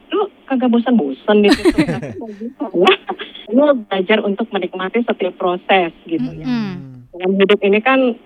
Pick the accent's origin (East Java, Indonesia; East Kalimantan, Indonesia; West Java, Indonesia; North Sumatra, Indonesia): North Sumatra, Indonesia; Medan; Yang ada di pikiran saya sebagai anak Medan, ya saya bekerja di Medan.